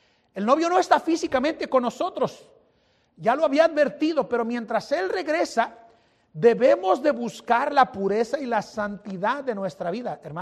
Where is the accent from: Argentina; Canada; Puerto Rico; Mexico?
Mexico; señor, ni costeño soy, soy mexicano.